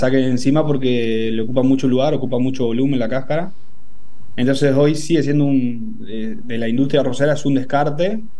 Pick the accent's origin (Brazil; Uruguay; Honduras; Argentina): Argentina; Corrientes; Soy de Corrientes, de Corrientes Capital.